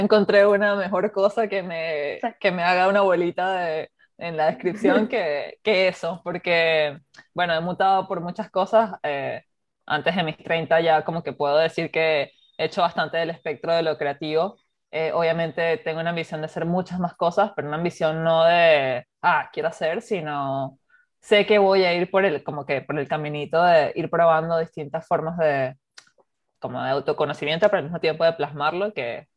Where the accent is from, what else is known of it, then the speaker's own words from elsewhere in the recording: Maracay, Aragua, Venezuela; now in Argentina; Yo soy de Maracay, del estado de Aragua.